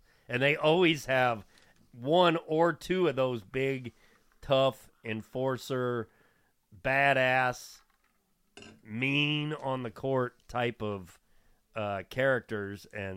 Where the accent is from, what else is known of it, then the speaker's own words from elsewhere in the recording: Bloomington, Indiana, United States; Bloomington, my hometown, just got hammered.